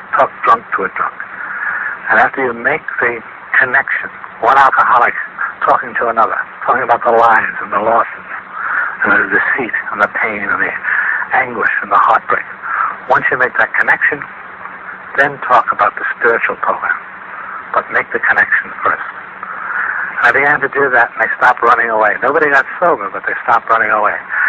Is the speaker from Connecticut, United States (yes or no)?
no; Vermont, United States; As a boy growing up in Vermont, when we took a walk in the woods, we took a Tunk.